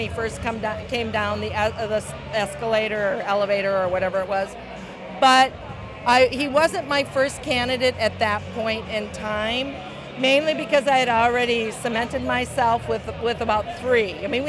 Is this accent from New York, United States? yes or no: no; Okoboji, Iowa, United States; I'm from Okoboji, Northwest Iowa